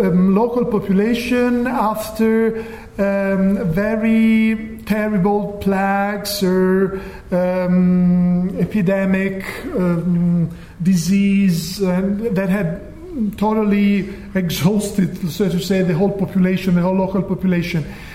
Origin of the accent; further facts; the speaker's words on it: Florence, Tuscany, Italy; Being in Puglia myself, I'm from Florence, I discovered Puglia living there